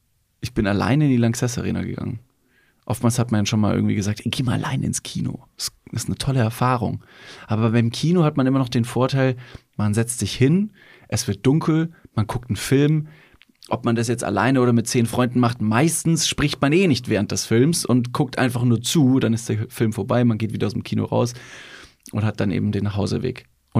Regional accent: Ingolstadt, Bavaria, Germany; moved away as an adult; now in Cologne, Germany; Köln, meiner neuen Wahlheimat. Ich wohne seit über 10,5 Jahren jetzt in Köln. Und der Kontrahent oder das gegnerische Team kam aus Ingolstadt, meiner gebürtigen Heimat, in der ich 18 Jahre gewohnt habe.

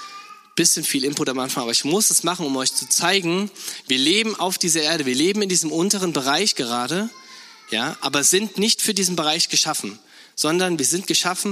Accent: Rhineland-Palatinate, Germany; ich komme aus der Nähe von Mainz, da ist Highlife

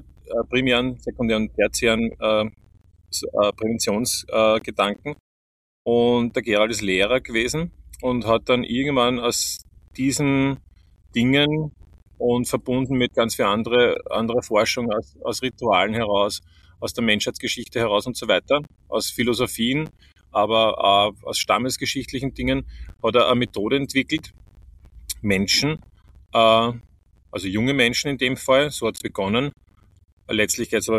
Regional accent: Vienna, Austria; Ich bin selber aus Wien

